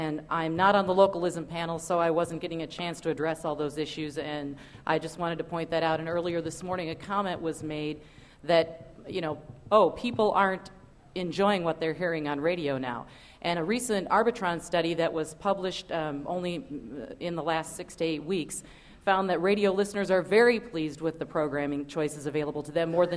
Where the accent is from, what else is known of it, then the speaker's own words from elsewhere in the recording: Seattle, Washington, United States; now in Burien, United States; And even though I was born in Seattle and lived here till I was 9, that was where my early radio career started. I actually do have the privilege of saying I was born here, and so I am a native.